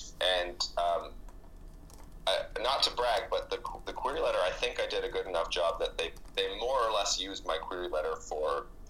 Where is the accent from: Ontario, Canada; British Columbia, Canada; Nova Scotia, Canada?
Nova Scotia, Canada; Well, I'm actually from Nova Scotia, which is very close to Maine.